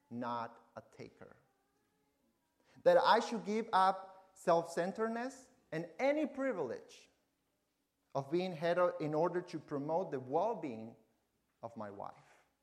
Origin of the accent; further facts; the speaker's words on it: Argentina; English is a second language; I know it is hard to tell that I have an accent, but I do, surprise. And the reason is because I was raised in Argentina where Spanish was spoken.